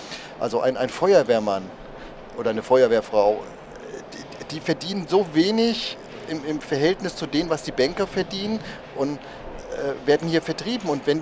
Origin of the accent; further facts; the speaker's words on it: Frankfurt, Hesse, Germany; Ja, ich bin in Frankfurt sozialisiert, groß geworden, politisiert, bin aber dann vor ein paar Jahren beruflich einfach nach Norddeutschland gezogen.